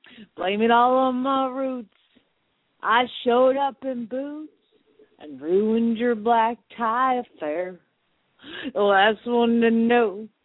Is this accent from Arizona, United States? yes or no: yes; Phoenix, Arizona, United States; from Phoenix, Arizona